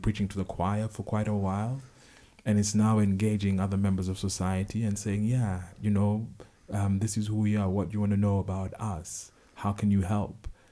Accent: Kenya; waking up Kenya to the reality that queer people are here and there's nothing you can do about it and we're as Kenyan as you are.

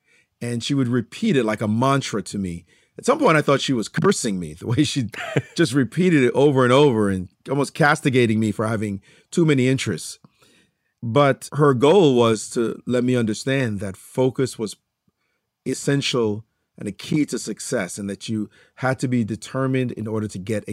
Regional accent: Jamaica; Well, I'm originally from Jamaica, and I grew up in a household of high achievers.

